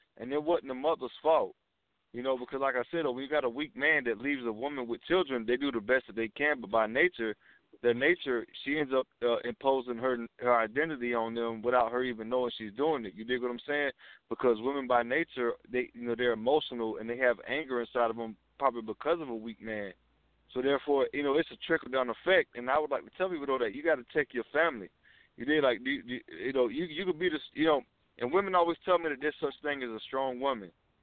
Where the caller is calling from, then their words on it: Georgia, United States; I'm calling from Georgia.